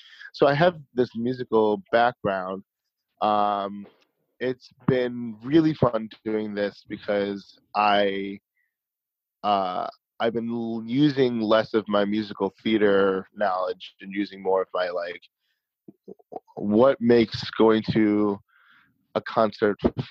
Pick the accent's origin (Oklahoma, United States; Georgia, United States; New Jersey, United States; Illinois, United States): Illinois, United States; Chicago; Totally. I'm a director from Chicago. I went to Emerson College for my undergrad in theater studies. I did a lot of producing and then directing in Chicago.